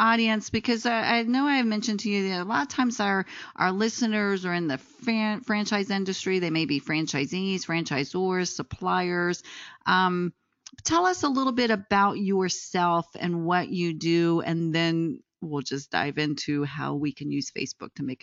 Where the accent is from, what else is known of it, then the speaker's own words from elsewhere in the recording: Houston, Texas, United States; And she's right here in my hometown of Houston.